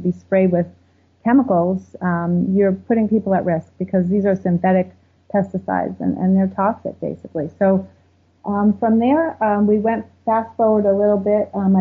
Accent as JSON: {"language": "English", "region": "Connecticut", "country": "United States", "said": "in Connecticut, which is my home state"}